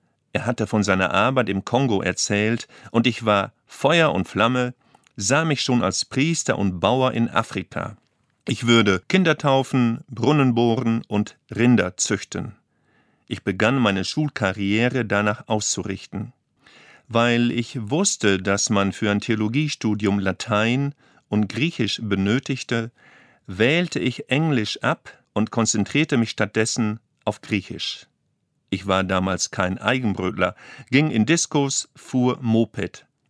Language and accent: German; Lower Saxony, Germany; Ich bin im Emsland aufgewachsen, wo der Pfarrer eine Autorität war.